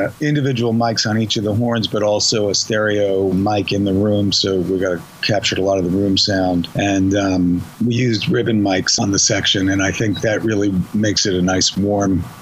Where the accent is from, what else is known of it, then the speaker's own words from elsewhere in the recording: New York, United States; I didn't grow up in Texas. I grew up on Long Island, you know.